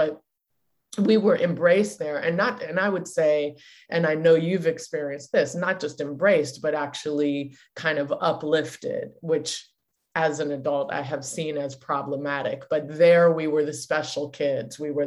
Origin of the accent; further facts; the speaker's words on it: Cambridge, Massachusetts, United States; also born or lived in Washington, District of Columbia, United States; I was really lucky to end up in Cambridge, which is about 5 minutes outside of Boston, when I was nine, because I was born in DC, which was at the time called Chocolate City.